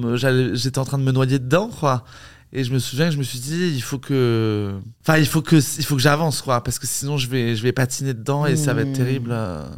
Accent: Paris, Île-de-France, France; born there; j'ai 36 ans, je suis né à Paris

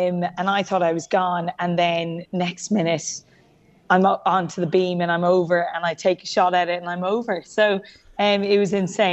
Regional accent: Termonfeckin, Leinster, Ireland; Yeah, so we moved up to Dublin and I went to school then in Dublin, but very much still say that I'm from Termin Feckin.

